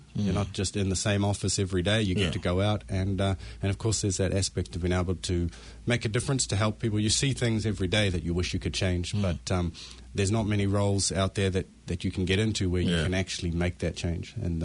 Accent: New Zealand; I grew up in New Zealand and I went to school here

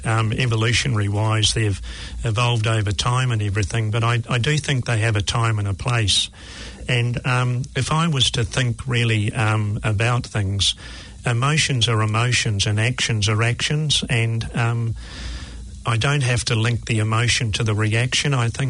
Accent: Waiheke Island, Auckland, New Zealand; I grew up on Aritangi Beach on Waiheke Island

